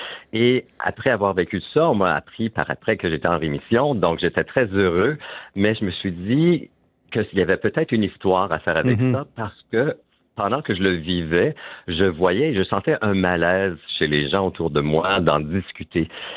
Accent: Moose Creek, Ontario, Canada; Moi, je suis originaire de Moose Creek, Ontario.

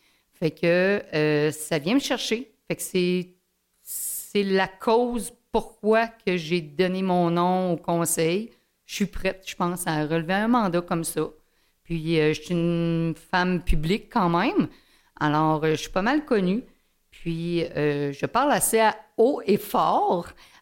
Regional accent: Fermont, Quebec, Canada; also born or lived in Montreal; Disons que 51 ans de résidence à Fermont, c'est pas rien. J'ai été élevée ici à Fermont. J'ai été aux études comme la plupart des étudiants à l'extérieur pendant 10 ans. J'ai travaillé à Montréal. Puis, je suis revenue parce que mes parents habitaient encore Fermont dans les années 2000.

